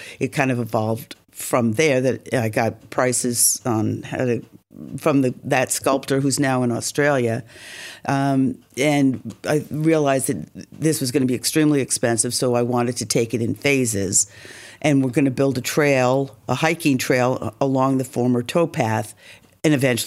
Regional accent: Liberty, United States; growing up in Liberty, and I hate to say it like this, but most of my friends were Jewish.

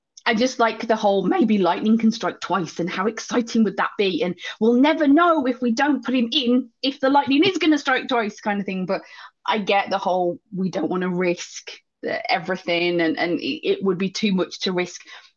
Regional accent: England, United Kingdom; particularly with me being English and biscuits and cookies and things like that.

